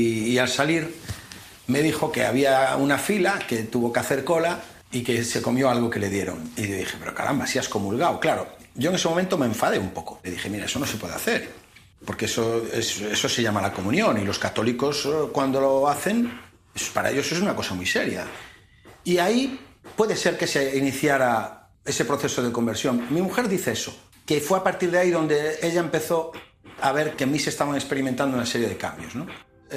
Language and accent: Spanish; Galicia, Spain; born there; now in Ceuta, Spain; nací en Galicia. Soy policía nacional y actualmente estoy trabajando en Ceuta.